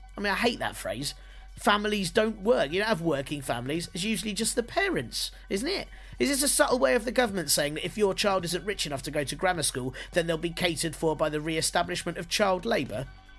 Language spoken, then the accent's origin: English; United Kingdom; Although I suppose, as British people, we do like a good old moan